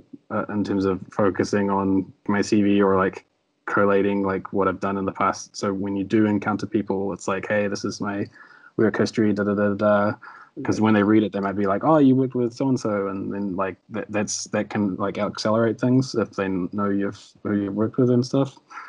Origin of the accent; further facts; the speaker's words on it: New Zealand; Yeah, from New Zealand.